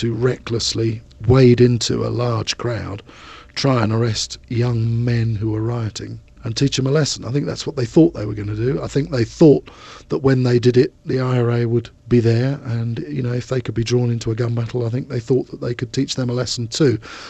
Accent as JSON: {"language": "English", "country": "United Kingdom", "said": "You know, I'm British and proud of it"}